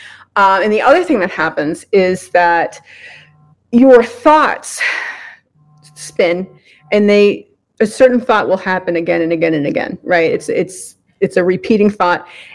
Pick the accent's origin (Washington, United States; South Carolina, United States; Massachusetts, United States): Massachusetts, United States; Boston; I'm from Boston. We swear a lot.